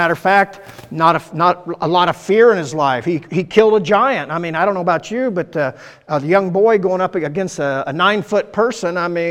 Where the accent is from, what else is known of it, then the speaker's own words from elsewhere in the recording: Iowa, United States; I'm from Southern Iowa, there you go.